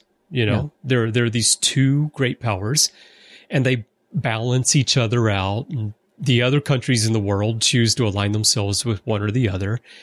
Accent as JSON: {"language": "English", "country": "United States", "said": "But as an American, I remember thinking, okay, well, the Soviet Union's gone."}